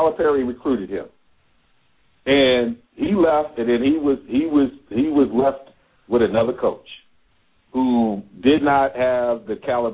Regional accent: Michigan, United States; a couple of us, we're from Michigan

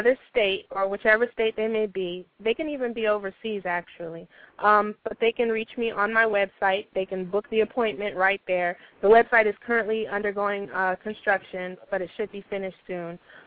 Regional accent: Washington, District of Columbia, United States; now in Tampa, United States; All right. I am in Tampa now, but I'm from Washington, D.C.

